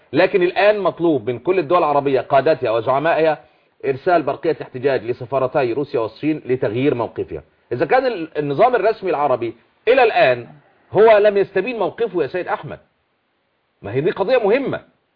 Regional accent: Egypt; عندنا في مصر

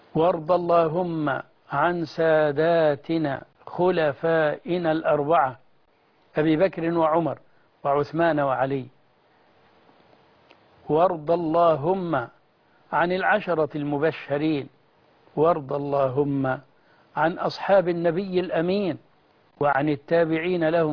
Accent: Egypt; اللهم احفظ بلدنا مصر

